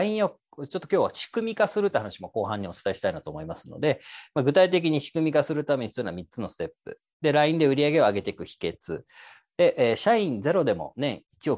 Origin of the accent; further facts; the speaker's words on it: Kyoto, Japan; born there; now in Osaka, Japan; 京都で生まれまして、現在大阪に住んでおりまして、妻と4人の子供と6人で生活しております。